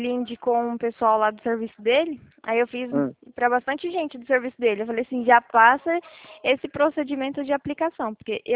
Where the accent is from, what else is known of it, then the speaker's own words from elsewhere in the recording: Presidente Prudente, São Paulo, Brazil; Não, não, eu sou de Presidente